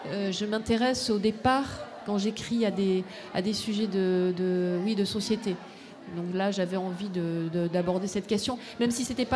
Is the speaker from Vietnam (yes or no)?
no; South-West France, France; moi je suis originaire du Sud-Ouest et je me demandais où j'arrivais. J'avais fait mes études à Bordeaux et Lille me semblait très loin. Et j'y ai vécu des années vraiment très agréables.